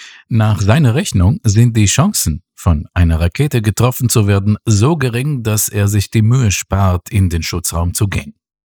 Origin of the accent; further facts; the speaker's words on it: Israel; Mein Heimatort in Israel, am Hügelland über der Mittelmeerküste, war noch ruhiger.